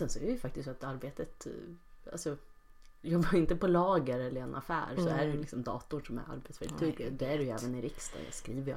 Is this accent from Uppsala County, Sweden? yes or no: yes; Bålsta, Uppsala County, Sweden; Bålsta, som ligger Enköping, alltså Uppland.